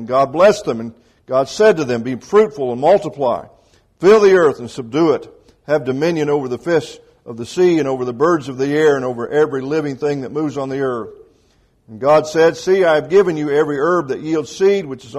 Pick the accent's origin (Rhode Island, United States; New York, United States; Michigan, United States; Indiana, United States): Indiana, United States; Bedford; so I didn't know something about that growing up in Bedford and Lawrence County, Indiana, the limestone capital of the world, as we like to boast.